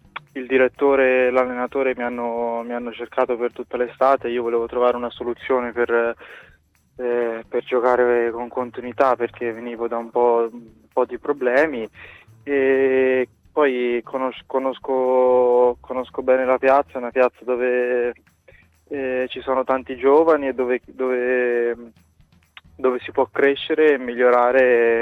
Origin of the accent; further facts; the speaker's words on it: Florence, Tuscany, Italy; Sì, sicuramente è una partita bella e sentita, perché entrambi siamo fiorentini